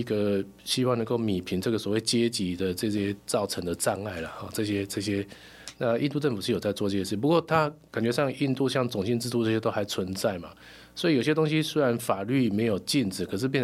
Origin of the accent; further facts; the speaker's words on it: Taiwan; 那像我们过去我们台湾人喜欢吃个热炒啊、这个下班后聚在一起啊、